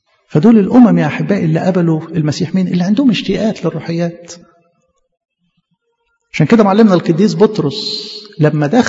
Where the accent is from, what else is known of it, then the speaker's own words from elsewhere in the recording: Egypt; عشان كده ما نستغربش انه بلدنا مصر يعني من اكتر البلدان اللي قبلت